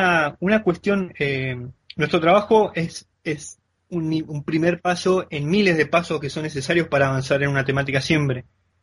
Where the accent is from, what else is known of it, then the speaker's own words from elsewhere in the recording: Misiones, Argentina; yo soy oriundo de Misiones